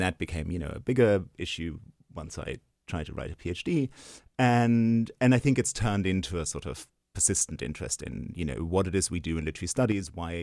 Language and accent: English; Germany; moved away as an adult; I grew up in Germany. I was there until I was 21. I was in secondary school, etc.